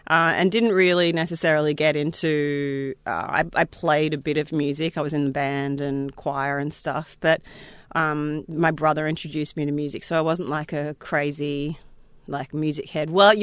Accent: Geelong, Victoria, Australia; also born or lived in Melbourne / Perth; now in Sydney, Australia; But yeah, I grew up in Geelong and then moved to Melbourne for uni and then moved across to Perth to do more uni, to study radio.

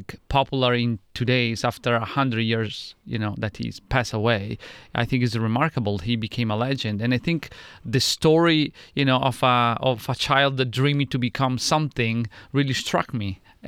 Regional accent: Venice, Veneto, Italy; English is a second language; I come from Venice. Not Venice Beach, but Venezia, Italia.

